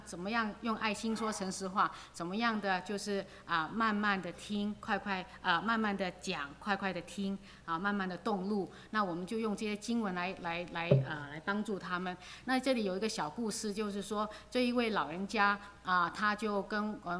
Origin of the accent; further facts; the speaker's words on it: United States; 我们呢这些在美国长大的孩子呢可能到那边呢，的确我们到了那边很多的虫子啊